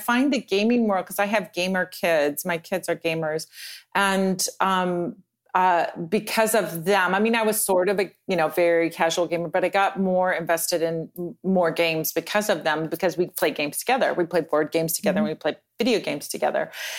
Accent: Santa Monica, California, United States; born there; accent: Californian; Well, I was born in the States. I was born in Santa Monica, California. So you can tell by my accent. I sound like the Californians, right?

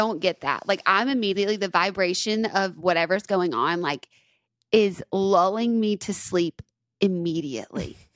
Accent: Tuscaloosa, Alabama, United States; My hometown, Tuscaloosa.

